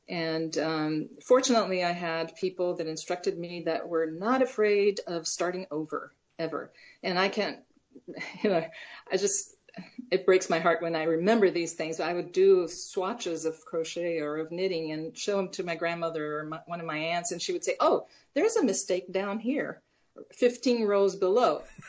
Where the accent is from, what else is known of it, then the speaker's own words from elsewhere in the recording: Brazil; moved away; I was born in Brazil. I was born and raised in Brazil. So until recently, I could claim that I lived half of my life in Brazil and half here.